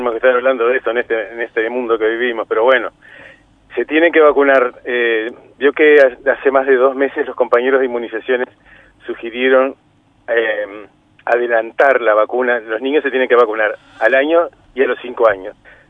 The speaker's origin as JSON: {"language": "Spanish", "country": "Uruguay", "said": "así somos los uruguayos."}